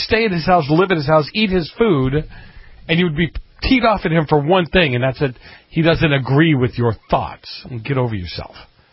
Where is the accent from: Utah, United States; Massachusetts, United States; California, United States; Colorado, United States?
Massachusetts, United States; Boston; See, we grew up in Dorchester, too, and some of those guys are my age.